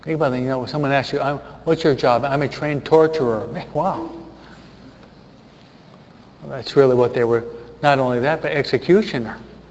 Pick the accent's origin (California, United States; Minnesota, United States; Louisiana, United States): California, United States; Hawaiian Gardens; I'm not a professional gardener, even though I'm from Hawaiian Gardens.